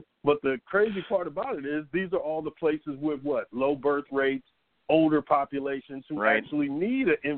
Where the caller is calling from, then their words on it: Atlanta, Georgia, United States; in Atlanta.